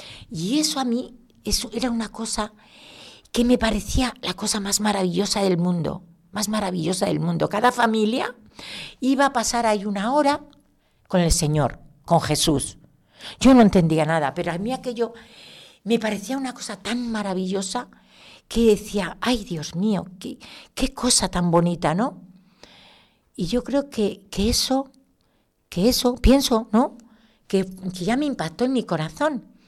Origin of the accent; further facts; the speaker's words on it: Villovela, Castile and León, Spain; en mi pueblo, en Villovela, un pueblo pequeñísimo de Segovia